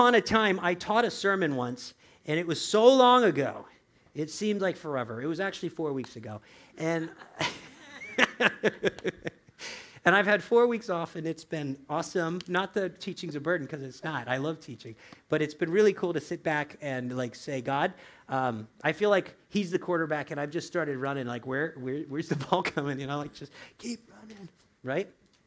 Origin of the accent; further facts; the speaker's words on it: Florida, United States; I came from the South. I guess people in the South have weaker knees. Because in Florida, man